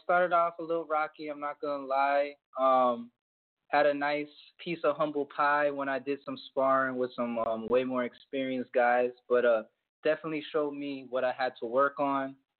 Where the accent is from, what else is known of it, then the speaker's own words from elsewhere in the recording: Orlando, Florida, United States; also born or lived in Maryland; now in Atlanta, United States; I'm originally from Orlando, but when I first joined Border Wars, I was living out in Maryland, and I had just moved to Atlanta.